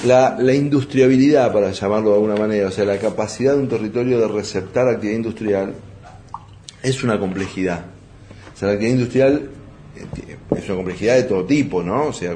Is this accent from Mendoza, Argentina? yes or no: no; Buenos Aires, Argentina; born there; nací en el Gran Buenos Aires, soy bastante proindustrial